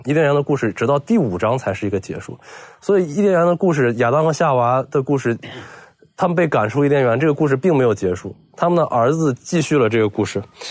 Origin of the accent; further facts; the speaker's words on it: China; 我们中国人说，有人在的地方就有江湖